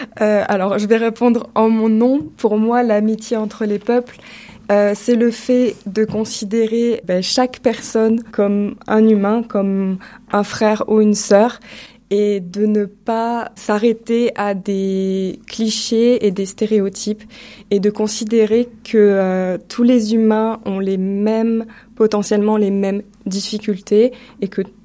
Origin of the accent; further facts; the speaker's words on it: France; j'ai 33 ans, je suis française, je parle français.